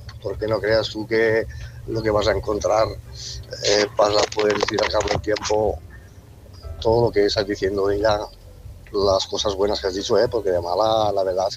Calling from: Tarragona, Catalonia, Spain; de Tarragona.

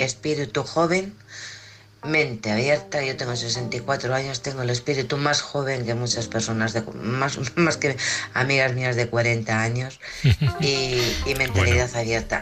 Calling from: Alcorcón, Community of Madrid, Spain; de Alcorcón.

